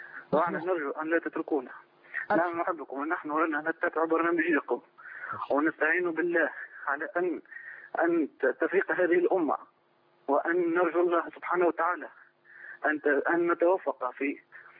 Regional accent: Tunisia

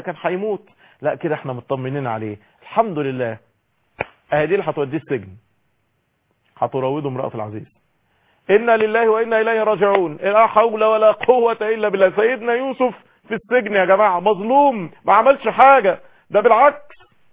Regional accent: Egypt

